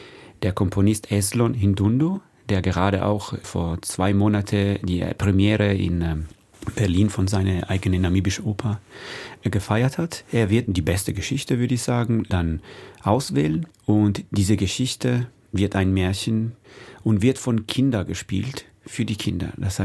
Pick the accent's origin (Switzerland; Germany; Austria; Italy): Italy; ich als Italiener